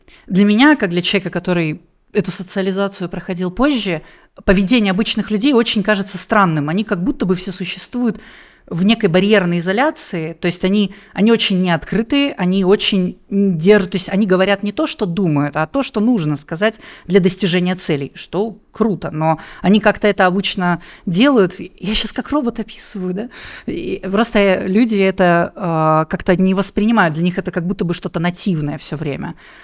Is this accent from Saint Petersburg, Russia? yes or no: no; Rostov-on-Don, Rostov Oblast, Russia; то есть я как бы из Ростова-на-Дону